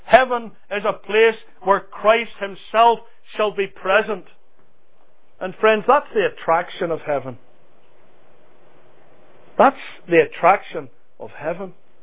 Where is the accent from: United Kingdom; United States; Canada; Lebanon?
United Kingdom; Northern Ireland; Every bit of blood that runs in my veins is Scottish blood, even though I'm from Northern Ireland, but that's where they hailed from.